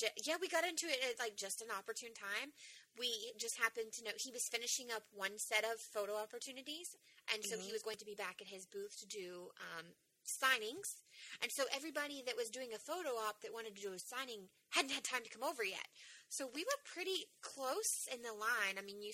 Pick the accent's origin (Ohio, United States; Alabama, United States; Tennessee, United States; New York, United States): Tennessee, United States; because I grew up 45 minutes outside of Nashville, and that is not what I was expecting at all.